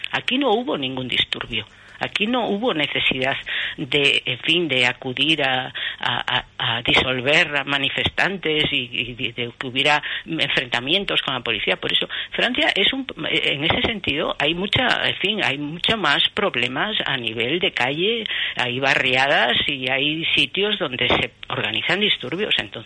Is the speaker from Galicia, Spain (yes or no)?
yes; Galicia, Spain; con nombre normal y tal, de aquí, de España, Galicia.